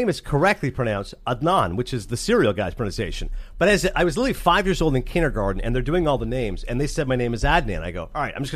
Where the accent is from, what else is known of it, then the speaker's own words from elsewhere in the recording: Canada; You guys know I'm Canadian.